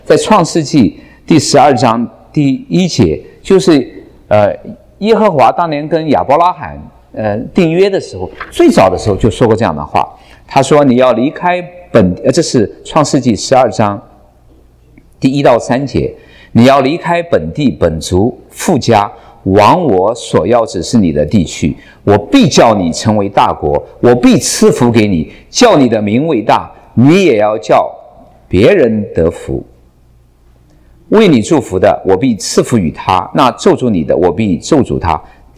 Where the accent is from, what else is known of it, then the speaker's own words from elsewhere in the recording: Jiangsu, China; 比如说我们江苏人跟四川人有差别